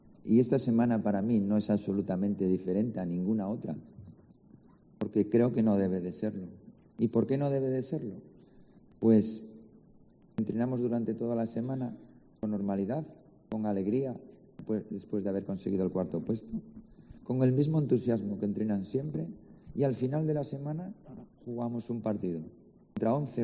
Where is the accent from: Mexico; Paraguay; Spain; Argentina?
Argentina; Siendo argentino.